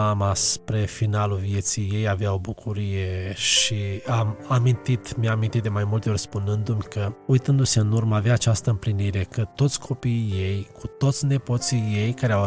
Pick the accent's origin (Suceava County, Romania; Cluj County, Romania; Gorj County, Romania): Suceava County, Romania; Dumbrăveni; born there; M-am născut la Dumbrăveni, județul Suceava, într-o familie cu 11 copii. Sunt al nouălea din familie, prin harul lui Dumnezeu. Am avut parte de doi părinți credincioși, minunați